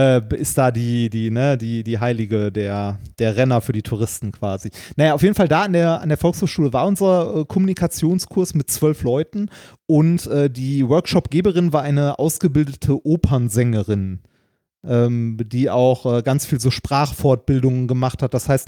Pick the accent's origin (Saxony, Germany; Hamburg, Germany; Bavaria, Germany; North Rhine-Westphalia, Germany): North Rhine-Westphalia, Germany; ich komme aus dem Ruhrgebiet, ich mache keine Ausspracheübungen. Ich habe das akzeptiert, dass es halt scheiße klingt.